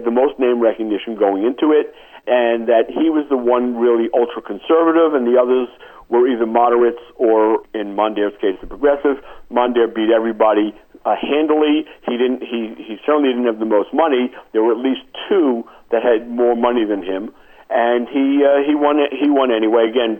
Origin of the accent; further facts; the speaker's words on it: New York, United States; I am from New York.